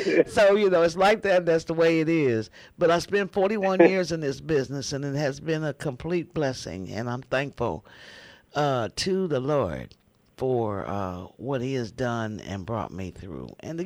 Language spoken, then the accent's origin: English; Leavenworth, Kansas, United States; No, sir. I'm from a small town. I'm from Leavenworth, Kansas